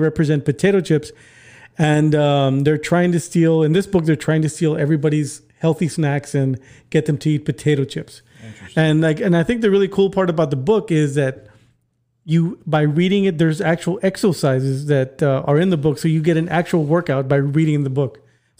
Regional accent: McAllen, Texas, United States; I'm from McAllen.

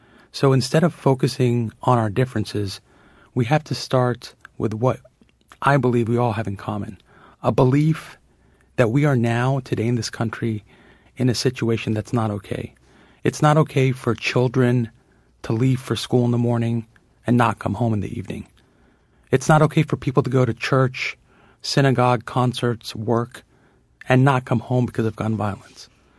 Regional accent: United States; I am an American. I love this country.

